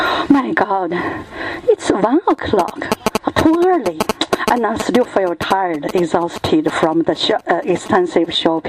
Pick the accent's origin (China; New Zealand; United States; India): China; English is a second language; I'm from China. The Chinese having fog.